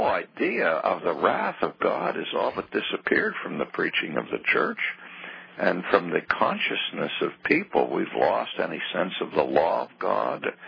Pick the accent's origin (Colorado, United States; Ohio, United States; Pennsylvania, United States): Pennsylvania, United States; Pittsburgh; and so since I'm from Pittsburgh, I get the sports wrap-up every evening